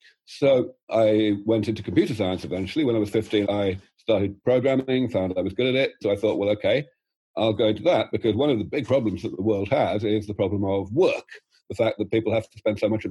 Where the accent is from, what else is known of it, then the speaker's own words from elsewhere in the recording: London, United Kingdom; I started out growing up in London